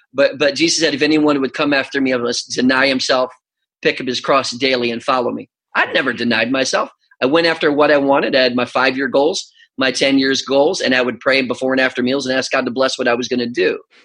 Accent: Minnesota, United States; I grew up in Minnesota, and I grew up a wrestler.

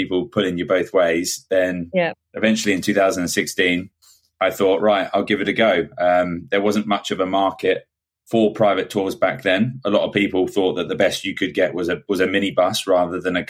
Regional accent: South East England, United Kingdom; now in London, United Kingdom; I moved to London because I'm originally from Kent.

